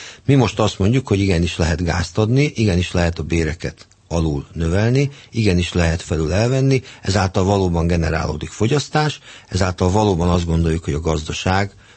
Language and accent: Hungarian; Budapest, Hungary; nyilván egy budapesti ember vagyok, ezt tudják valami, hiszen budai polgármester voltam, nagyon sok barátom él itt.